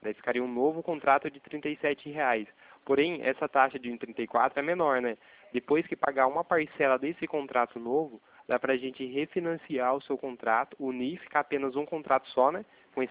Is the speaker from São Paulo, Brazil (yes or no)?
yes; Itatiba, São Paulo, Brazil; eu sou daqui de Itatiba